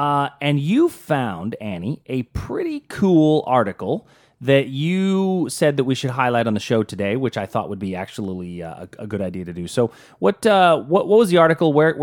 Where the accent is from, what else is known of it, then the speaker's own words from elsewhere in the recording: Pittsburgh, Pennsylvania, United States; I'm from Pittsburgh, and the way that we say it the right way is